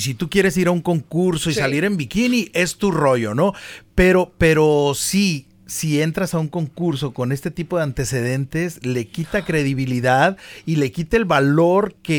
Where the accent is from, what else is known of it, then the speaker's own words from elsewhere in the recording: Sinaloa, Mexico; Decían, ¿de dónde eres? Soy de Sinaloa.